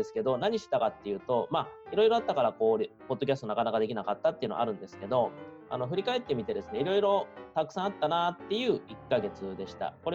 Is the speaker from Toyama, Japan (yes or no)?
yes; Takaoka, Toyama, Japan; 故郷の富山の高岡市っていうところに行ったんですが